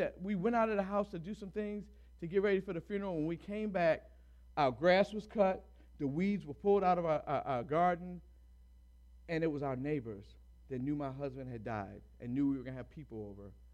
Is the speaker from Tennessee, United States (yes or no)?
no; Baltimore, Maryland, United States; I grew up in Baltimore where I've seen the wrong end of a gun more times than I can count.